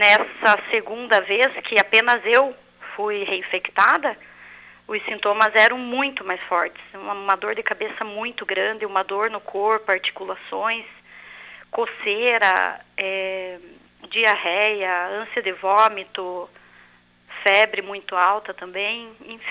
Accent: União da Vitória, Paraná, Brazil; Todos sabem que eu sou oriunda de União da Vitória, porém trabalho aqui com o deputado em Curitiba.

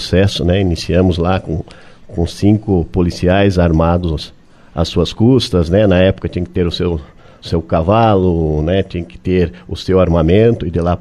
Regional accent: Porto União, Santa Catarina, Brazil; retornar à minha terra natal, né, Porto União, sempre assim que posso, estou por aqui

